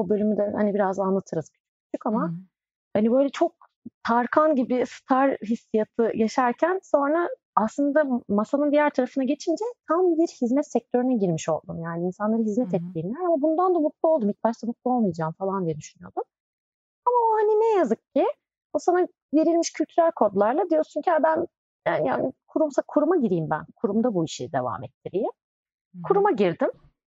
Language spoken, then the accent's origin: Turkish; Ankara, Turkey; devlet memuru çocuğuyum yani ben. Babam eski bürokrat, annem eski öğretmen. Ya ben çok pozitif, böyle çok sosyal bir çevrede yetiştim. Ankara biraz öyledir.